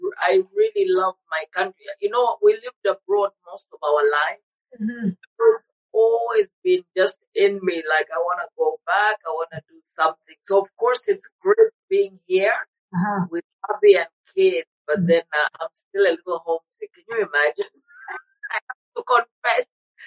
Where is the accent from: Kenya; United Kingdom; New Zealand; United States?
Kenya; also born or lived in Zambia; I was born in Zambia. So that's where I'm originally from, but raised in Kenya. My whole secondary school, high school, was in Kenya